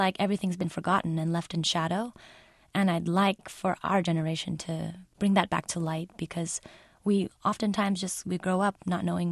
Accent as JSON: {"language": "English", "town": "San Jose", "region": "California", "country": "United States", "tie": "born or raised there", "said": "Especially growing up in America, I've always felt like I don't belong in some sense. I do belong, but even within living in an immigrant community, there are not that many Cambodians within San Jose."}